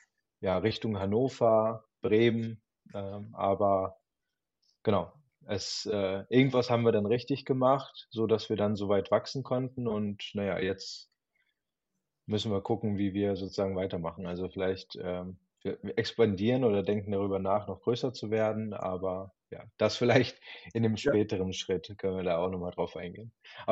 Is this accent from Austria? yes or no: no; Kazakhstan; born there; German is a second language; oder ich komme ja gebürtig aus Kasachstan